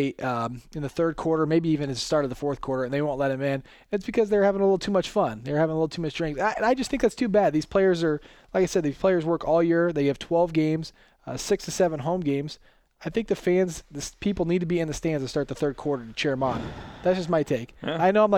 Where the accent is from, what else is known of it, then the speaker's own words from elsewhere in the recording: Johnston, United States; I am from Johnston.